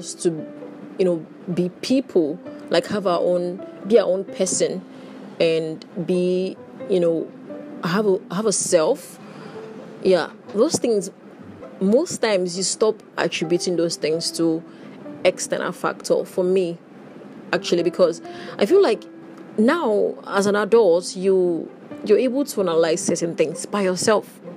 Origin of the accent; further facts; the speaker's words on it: Nigeria; Nigerians, yeah, where I'm from, I'm a Nigerian